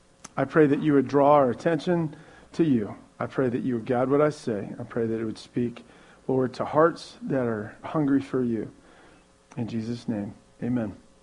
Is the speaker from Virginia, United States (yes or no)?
yes; Herndon, Virginia, United States; And I grew up in Old Herndon. I grew up on Alabama Drive, if you know Herndon. That's where I grew up.